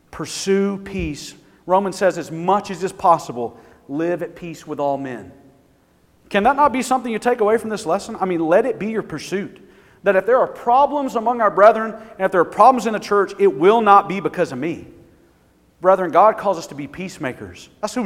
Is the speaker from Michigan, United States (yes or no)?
no; Birmingham, Alabama, United States; I was in Alabama last week. I grew up in Birmingham.